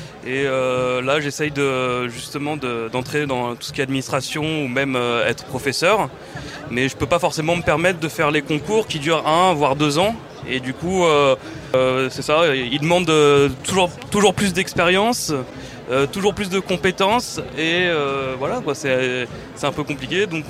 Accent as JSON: {"language": "French", "region": "Brittany", "country": "France", "said": "je viens du Finistère, un peu de la France périphérique. Et j'ai fait mes études à Rennes."}